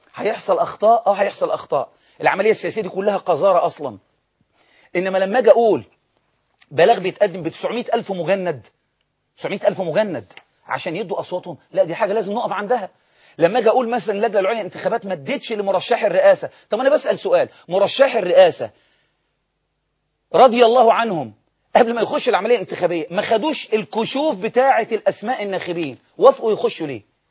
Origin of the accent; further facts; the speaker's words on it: Egypt; من حقي كمصري